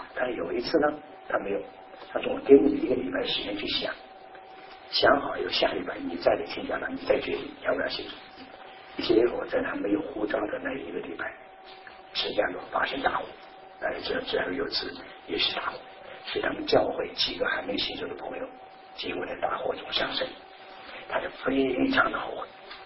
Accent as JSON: {"language": "Chinese", "country": "China", "said": "我说我是大陆人"}